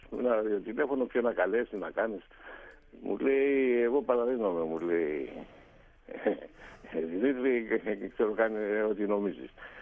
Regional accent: Greece

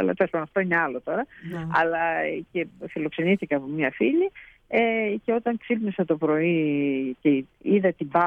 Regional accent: Palamas, Thessaly, Greece; Εγώ είμαι από τον Πλημμυρό, έτσι τον καλούμε ακόμα, το Πλημμυρόπληκτο Παλαμά.

